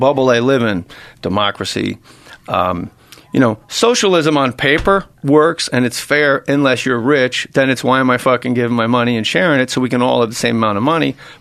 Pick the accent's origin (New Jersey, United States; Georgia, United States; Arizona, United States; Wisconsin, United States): New Jersey, United States; Verona; How are you? Where are you from? New Jersey. What part? Verona? Essex County? Yeah, actually it is.